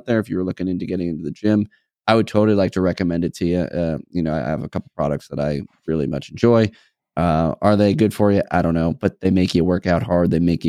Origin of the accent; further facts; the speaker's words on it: New England, United States; We're from New England, New Hampshire track, not Ohio, you know, Texas or whatever.